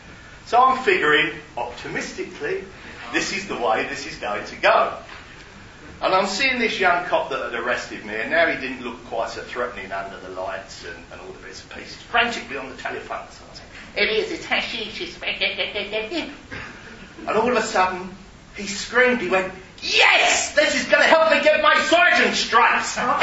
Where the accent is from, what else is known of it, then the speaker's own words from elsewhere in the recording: Canvey Island, East of England, United Kingdom; Now, we're from Canby Island.